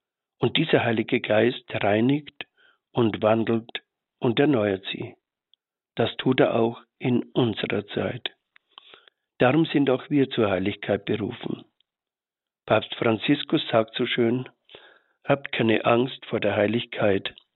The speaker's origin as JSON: {"language": "German", "country": "Austria", "tie": "born there", "said": "Ich bin ja aus Österreich gebürtig und war die ersten 4 Gymnasialklassen in Linz an der Donau, wo es mir nicht besonders gut gefallen hat. Und dann habe ich das Gymnasium gewechselt nach Unterwaltersdorf bei Wien."}